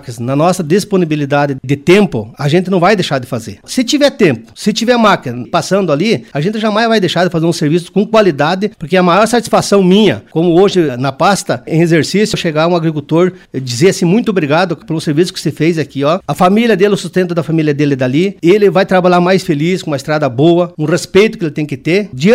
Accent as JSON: {"language": "Portuguese", "town": "Campos Novos", "region": "Santa Catarina", "country": "Brazil", "said": "eu sou de Campos Novos, nasci em Campos Novos e tenho orgulho de ser camponovense"}